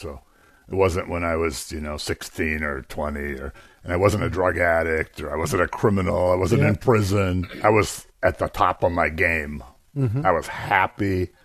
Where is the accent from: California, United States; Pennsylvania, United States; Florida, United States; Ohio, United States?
Pennsylvania, United States; Erie; I was raised in Erie, Pennsylvania, actually. Catholic family. My parents were actually from Italy.